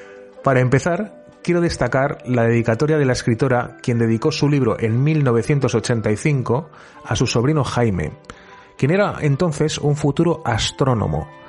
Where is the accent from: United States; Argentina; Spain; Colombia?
Spain; Hemos tenido, los que somos españoles, la mala suerte de haber pasado un par de siglos muy convulsos